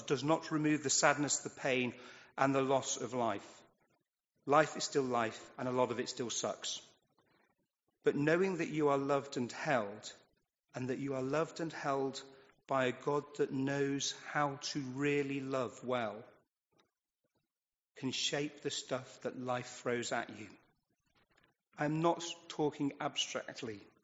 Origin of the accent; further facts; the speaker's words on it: United Kingdom; Not too much, we're British.